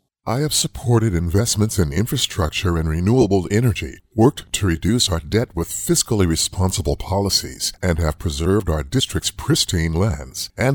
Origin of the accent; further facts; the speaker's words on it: California, United States; I've lived and worked in this district since 2010. I grew up in the Bay Area with roots throughout Northern California.